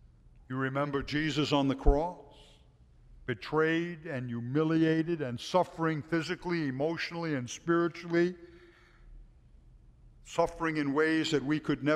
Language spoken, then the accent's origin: English; United States; born there; I'm glad and thankful that I'm an American, but do I thank God that I was born in this place?